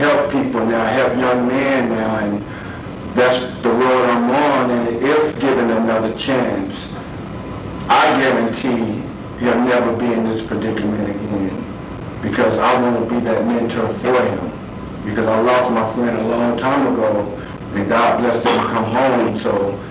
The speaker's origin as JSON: {"language": "English", "town": "Phoenix", "region": "Arizona", "country": "United States", "tie": "born or raised there", "said": "I grew up in South Phoenix, and growing up in the era we came up, you don't have a lot of friends no more that's here."}